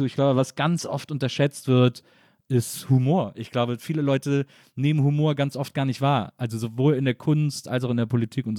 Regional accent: Dibbersen, Lower Saxony, Germany; Dibbersen, ich komme aus Dibbersen.

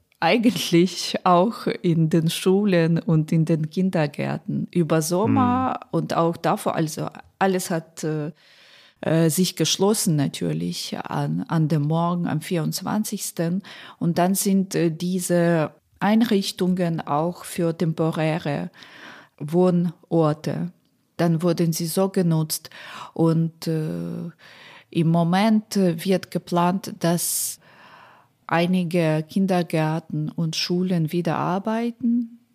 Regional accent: Poltava, Poltava Oblast, Ukraine; Es gibt Städte wie Poltawa, meine Heimatstadt, glaube ich, Dnipro, immer noch Saporizhia.

